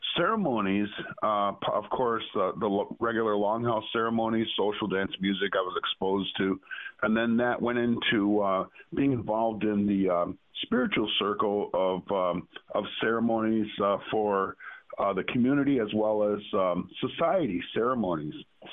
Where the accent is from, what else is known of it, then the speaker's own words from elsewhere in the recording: New York, United States; Well, I grew up on the Allegheny Reservation, Seneca Territory